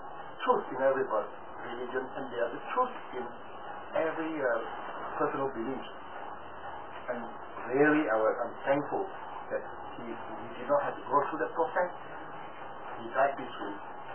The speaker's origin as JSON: {"language": "English", "country": "Australia", "said": "because I am Australian"}